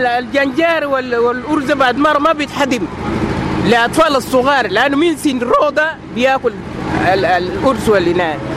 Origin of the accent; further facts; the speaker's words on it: South Sudan; وأقول لكم أنا سوداني، أنا جنوبية سودانية، جنوبية سوداني.